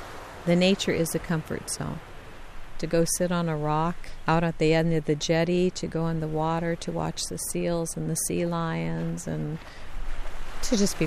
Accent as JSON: {"language": "English", "region": "California", "country": "United States", "tie": "born or raised there", "said": "So it was just this amazing vision of mountains that I grew up around in Orange County, but here's these boats I've never seen."}